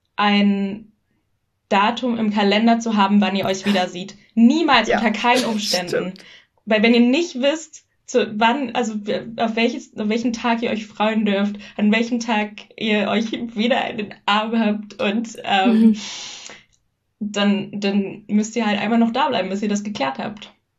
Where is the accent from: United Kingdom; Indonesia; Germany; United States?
United Kingdom; German is a second language; also so als Brite, der nicht fließend Deutsch spricht, ist es ja auch nicht super einfach, mal eben einen guten Job zu finden